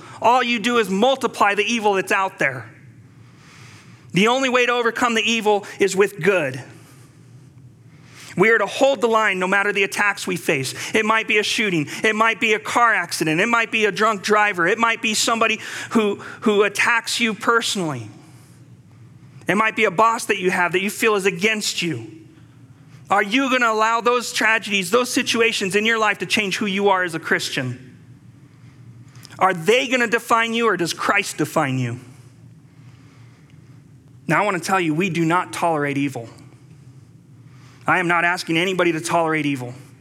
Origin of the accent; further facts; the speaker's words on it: El Paso, Texas, United States; You see, I'm from El Paso. Our church is about 15 miles away from the site where the latest shooting had occurred. And in the midst of blinding confusion of what transpired a week ago in my hometown, the community was lost for words.